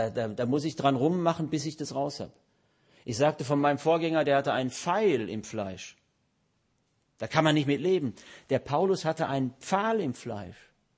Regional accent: Bochum, North Rhine-Westphalia, Germany; Ich komme aus Bochum

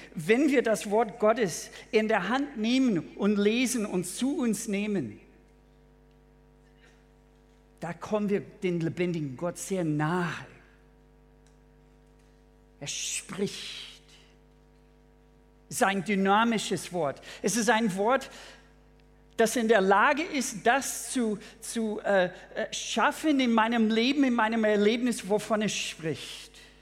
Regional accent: United States; German is a second language; moved away as an adult; now in Germany; Ich bin in den USA geboren, aufgewachsen. Und erst mit 24 habe ich Deutsch lernen dürfen.

